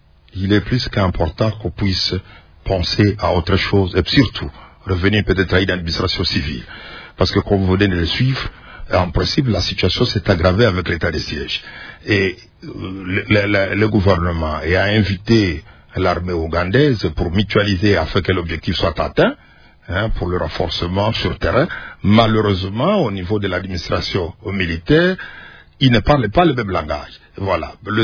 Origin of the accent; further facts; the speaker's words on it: Mambasa, Ituri, DR Congo; moi je viens de Mambasa